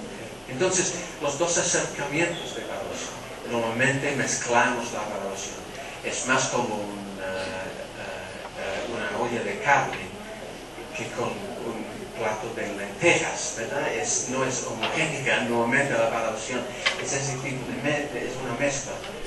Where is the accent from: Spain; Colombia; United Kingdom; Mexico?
United Kingdom; England; como en mi país, Inglaterra